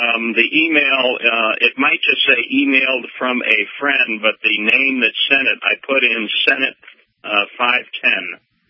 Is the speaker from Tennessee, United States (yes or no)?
no; Manhattan, New York, United States; I was born and raised in Manhattan and a little outside of Manhattan. My dad had a restaurant business there for about 30 years. I grew up as a kid there.